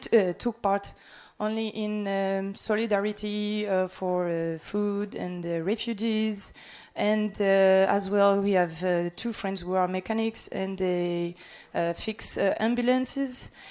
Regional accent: Toulouse, Occitania, France; English is a second language; and we are from Toulouse.

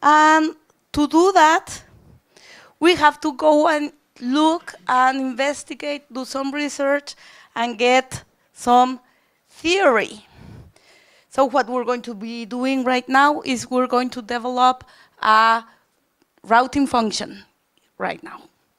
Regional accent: Mexico; I am from Mexico.

